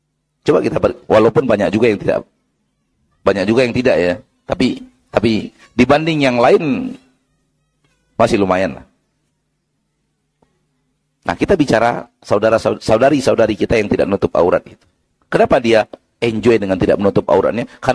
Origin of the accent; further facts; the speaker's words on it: Sumatra, Indonesia; Dalam bahasa kami orang Sumatera, lumpang. Nggak tahu bahasa sini apa.